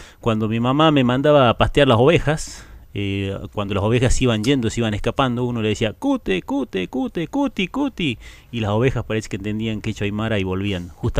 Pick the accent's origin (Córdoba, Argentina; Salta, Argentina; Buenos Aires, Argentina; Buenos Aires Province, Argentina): Salta, Argentina; Cuesta Azul; yo soy de Cuesta Azul. Uh-huh. Es una comunidad colla dentro del municipio de Nazareno.